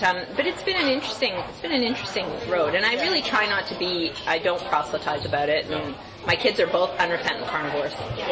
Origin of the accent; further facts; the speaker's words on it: Calgary, Alberta, Canada; I grew up in Calgary.